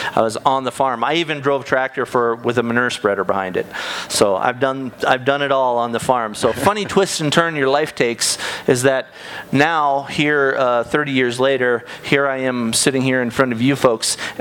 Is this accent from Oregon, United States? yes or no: no; Minnesota, United States; As I said, I'm from Minnesota. I grew up on the farm, and it's such a funny twist and turn that your life takes, you know?